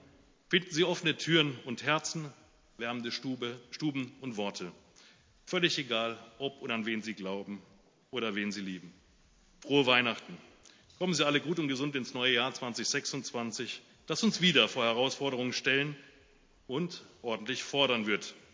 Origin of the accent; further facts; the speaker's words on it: Munich, Bavaria, Germany; erstmal eine schöne Zeit in meiner Heimatstadt München.